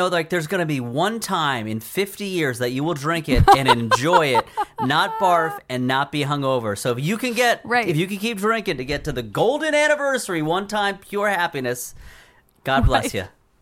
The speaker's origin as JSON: {"language": "English", "region": "New Jersey", "country": "United States", "tie": "born or raised there", "said": "But growing up in New Jersey, like I idolized New York City."}